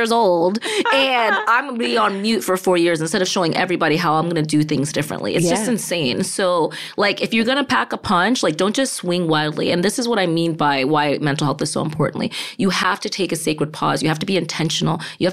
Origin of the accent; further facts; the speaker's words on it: Ghana; I'm from Ghana where you don't not get things because you're black.